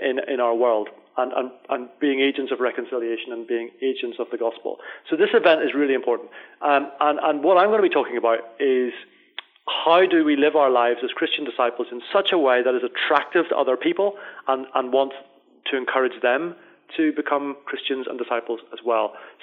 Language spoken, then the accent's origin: English; Northern Ireland, United Kingdom; I grew up, as people will gather from my accent, in Northern Ireland.